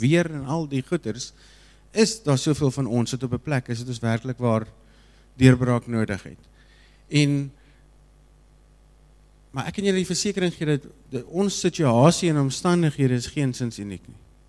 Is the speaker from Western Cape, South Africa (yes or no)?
yes; Piketberg, Western Cape, South Africa; Ek is van Piketberg.